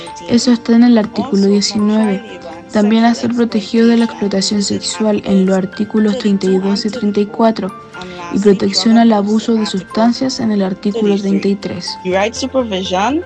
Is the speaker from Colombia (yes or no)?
no; Guyana; soy de Guyana. Crecí en un país donde hay niños y adolescentes en todos los rincones de la nación